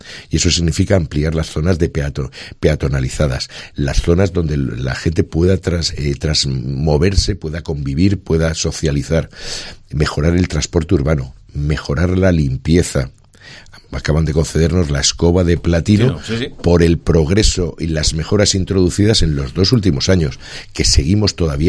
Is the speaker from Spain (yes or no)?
yes; Alicante, Valencian Community, Spain; Yo soy alicantino hasta la médula, y yo me siento orgulloso de mi ciudad